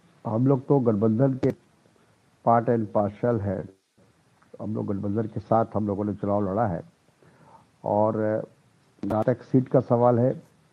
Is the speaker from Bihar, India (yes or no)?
yes; Bihar, India; हम भी बिहार से बिलोंग करते हैं